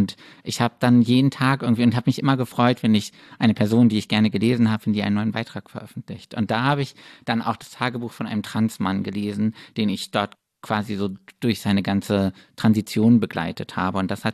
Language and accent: German; Würzburg, Bavaria, Germany; now in Berlin, Germany